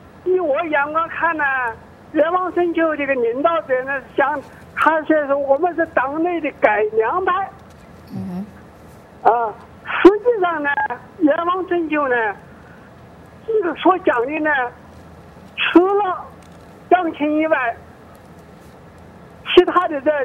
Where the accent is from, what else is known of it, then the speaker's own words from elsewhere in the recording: Anhui, China; 我是安徽的，我是阎王村就是老定户，个人定户